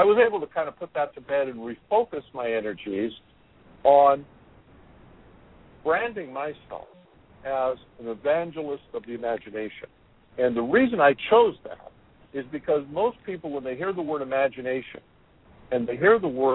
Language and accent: English; Midwest, United States; So when I was very young, I come from the Midwest and a relatively poor family